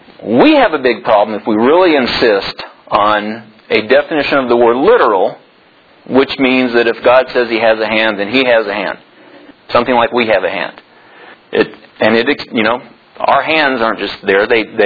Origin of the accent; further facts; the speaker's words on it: San Marcos, Texas, United States; You know, I grew up in San Marcos, Texas. The San Marcos River flowed through and then it branched off in these little creeks and streams